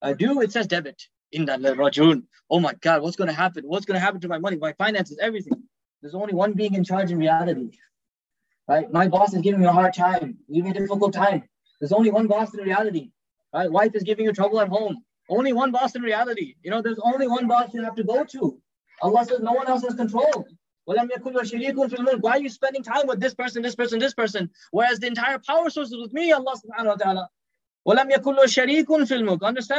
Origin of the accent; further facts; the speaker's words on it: United States; born there; I'm not special because I was born in America.